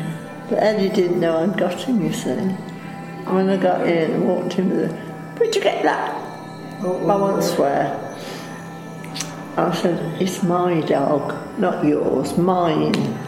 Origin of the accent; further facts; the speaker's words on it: Holbrook, United Kingdom; born there; I was born in Holbrook, you know, the Engine Inn, the pub. Well, there was some little cottages opposite there. We lived in one of them.